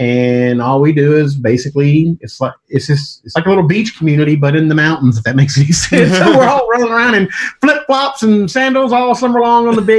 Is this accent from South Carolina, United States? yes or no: no; Pascagoula, Mississippi, United States; I grew up in South Mississippi, in a small town named Pascagoula, Mississippi.